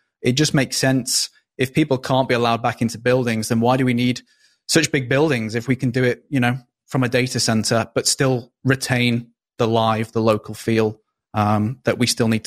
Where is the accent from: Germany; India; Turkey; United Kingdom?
United Kingdom; now in Canada; I'm a Brit in Canada